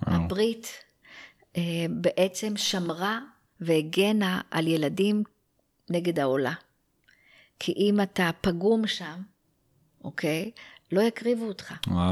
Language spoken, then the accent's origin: Hebrew; Jerusalem, Jerusalem District, Israel; כי בתור ירושלמית לשעבר